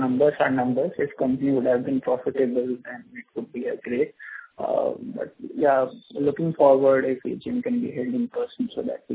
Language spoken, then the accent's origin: English; Delhi, India; Because I am also from Delhi, so probably I can attend face to face.